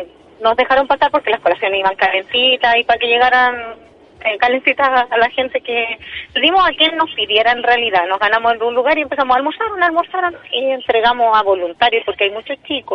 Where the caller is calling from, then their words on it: Talcahuano, Biobío, Chile; Mira, yo soy de Talcahuano.